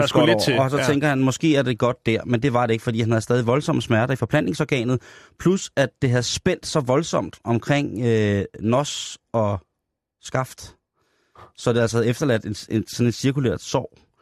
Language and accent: Danish; Roskilde, Zealand, Denmark; Det skal vi, og vi skal faktisk tilbage til min hjemstavn, Roskilde.